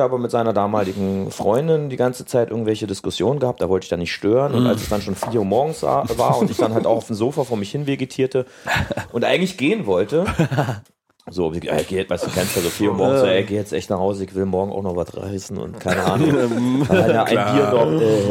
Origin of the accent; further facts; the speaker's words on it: Berlin, Germany; By the way, sind wir halt beide Berliner